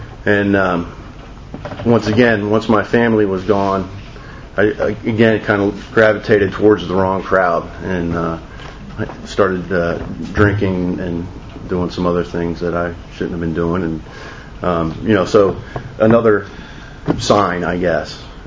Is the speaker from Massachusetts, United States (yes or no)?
no; Van Wert, Ohio, United States; also born or lived in Dayton; I was born on July 12, 1967, in Dayton, Ohio. Moved around with my parents, ended up in a small town where I grew up until the eighth grade, called Van Wert, Ohio.